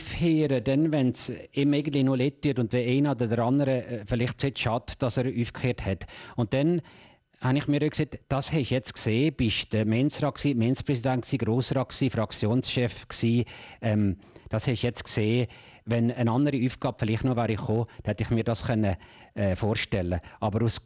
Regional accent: Fiesch, Valais, Switzerland; Und ich bin dann in dem Fiesch aufgewachsen, habe in fast jedem Verein irgendwo mitgemacht

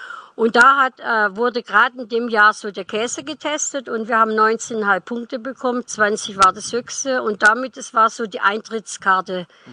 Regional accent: Calw, Baden-Württemberg, Germany; moved away; Geboren in Calw, ja.

